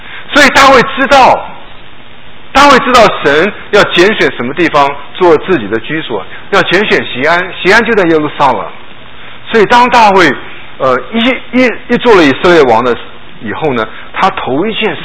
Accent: Taiwan; moved away as an adult; now in Houston, United States; 我是台湾长大的哈，所以我蒙恩得救呢也是在台湾。我一直到24岁的时候才到美国来

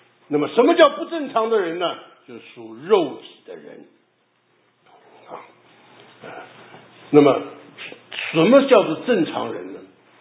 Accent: China; 那全世界没一个国家能赶得上我们中国人这么厉害的

